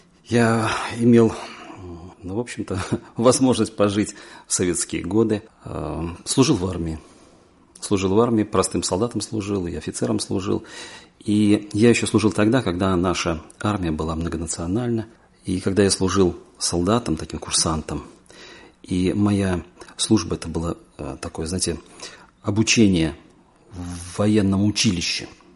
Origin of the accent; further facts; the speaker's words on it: Belarus; Мы приехали из Белоруссии, у нас была целая группа.